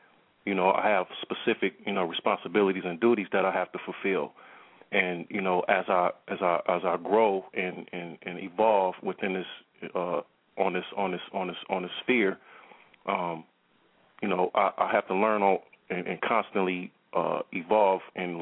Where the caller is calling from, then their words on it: Los Angeles, California, United States; Yeah, I'm calling from the Los Angeles area.